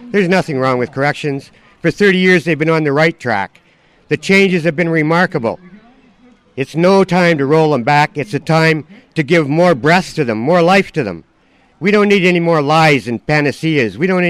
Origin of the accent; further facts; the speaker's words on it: Canada; I'm a Canadian. I'm proud to be a Canadian.